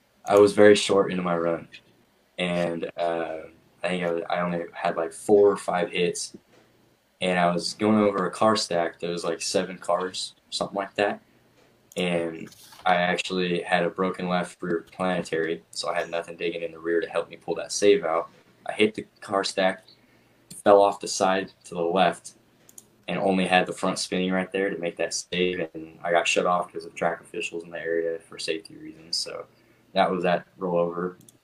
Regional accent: Turlock, California, United States; Well, my hometown show in Turlock is definitely my favorite one to perform at, just because I have a lot of family that goes to it, friends.

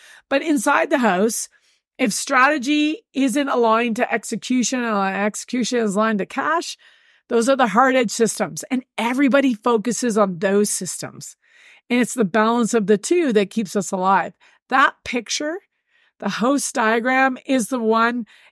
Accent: Whistler, British Columbia, Canada; I was born and raised in Whistler, British Columbia.

